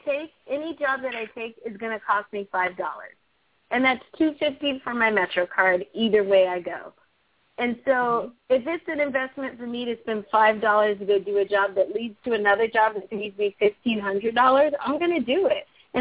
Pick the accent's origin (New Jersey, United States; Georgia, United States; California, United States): California, United States; now in New York, United States; I was raised in California. My father lived in New York, so I would come back and forth since high school.